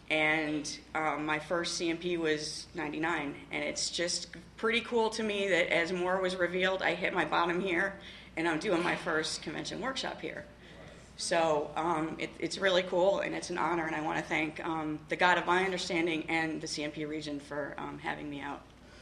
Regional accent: Glen Burnie, Maryland, United States; I am from the Bay Area of Maryland, which is like Glen Burnie and Annapolis and around in there.

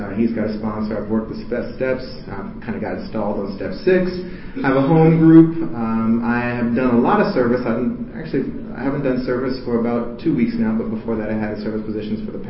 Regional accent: Chicago, Illinois, United States; And I'm from Chicago, too, so I'm not an East Coaster at all.

